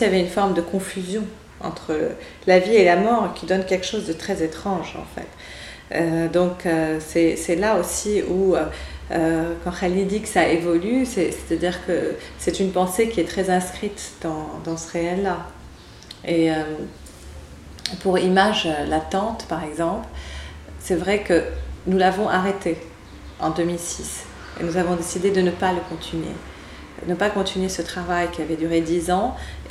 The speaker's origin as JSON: {"language": "French", "country": "Lebanon", "said": "en tant que Libanais, en tant qu'Arabe, en tant qu'artiste"}